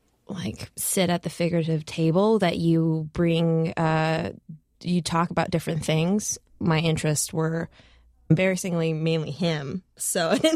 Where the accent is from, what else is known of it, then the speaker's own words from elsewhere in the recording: Minnesota, United States; moved away as an adult; I was coming from Minnesota.